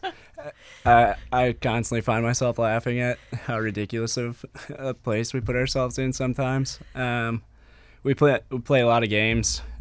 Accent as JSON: {"language": "English", "region": "Massachusetts", "country": "United States", "tie": "born or raised there", "said": "my parents met in Montana, and then I grew up in Massachusetts."}